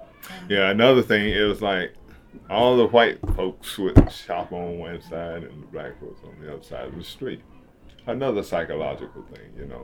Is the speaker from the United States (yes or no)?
yes; Greensboro, North Carolina, United States; I was born and raised here in Greensboro back in 1958.